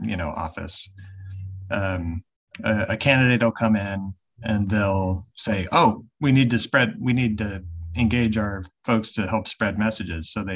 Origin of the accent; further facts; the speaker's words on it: United States; And I'm American.